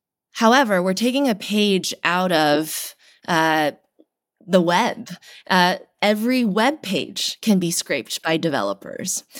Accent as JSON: {"language": "English", "town": "Nashville", "region": "Tennessee", "country": "United States", "tie": "born or raised there", "said": "there are many teens, like myself, when I grew up in Nashville, Tennessee. There were very few Asian Americans in my community."}